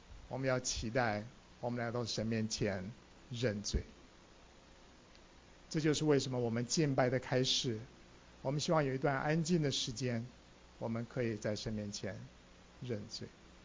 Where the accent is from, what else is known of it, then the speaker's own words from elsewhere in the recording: China; 但是我们中国人也说什么？论心，什么？论心没有完全人，对不对？